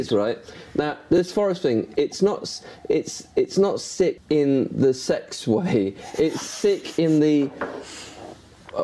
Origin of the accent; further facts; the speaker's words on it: Northern Ireland, United Kingdom; born there; Also, I was born in Northern Ireland. Now, I've not got any Celtic roots.